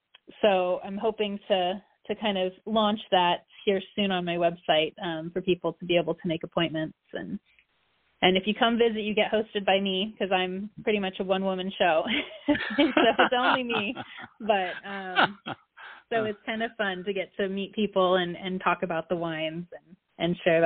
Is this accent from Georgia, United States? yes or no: no; California, United States; And then I'm originally from Silicon Valley, which is about 2 hours south of where I live now. But so Santa Cruz was something that's home for me.